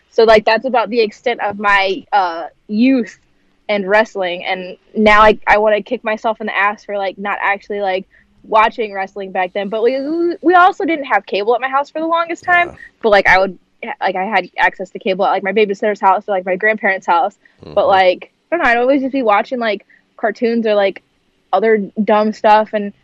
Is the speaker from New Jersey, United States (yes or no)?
no; St. Louis, Missouri, United States; Yep, born and raised St. Louis my whole life. I have lived in the house I live in now since 95.